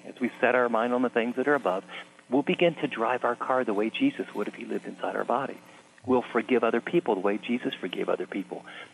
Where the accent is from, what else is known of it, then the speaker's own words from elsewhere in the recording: United States; I'm an American. I intellectually believe in God.